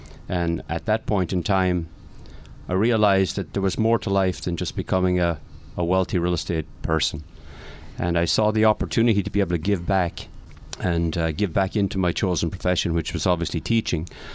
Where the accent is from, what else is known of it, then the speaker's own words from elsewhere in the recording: Leinster, Ireland; born there; I was born in Ireland, as most likely the accent will already tell you. I was born in County Wexford. And I was born, funnily enough, in a farmhouse that lacked running water.